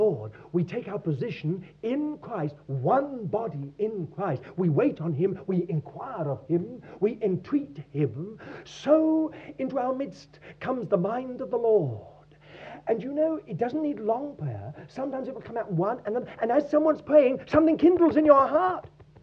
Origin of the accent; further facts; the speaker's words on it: United Kingdom; We don't want to be inhibited just because we're British.